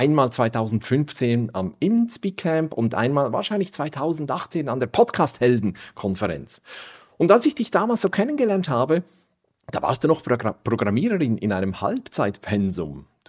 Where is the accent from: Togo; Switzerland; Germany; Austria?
Switzerland; Ich bin aus der Schweiz.